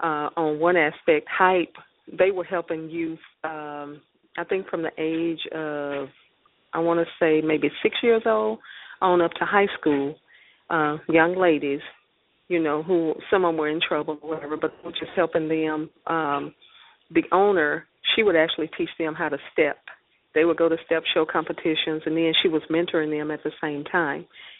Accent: Louisiana, United States; now in Arlington, United States; Okay, I'm originally from Louisiana, from northern Louisiana. I went to college in at Grambling State University. I am currently in the Dallas, Texas area, actually Arlington, Texas

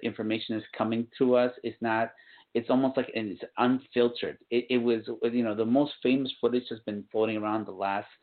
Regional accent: Guatemala; We're getting, obviously, my people, Guatemalans, what's up?

